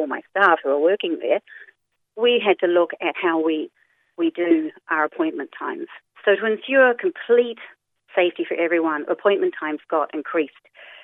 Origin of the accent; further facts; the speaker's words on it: Carlow, Leinster, Ireland; because I'm from Carlow and know some of the dentists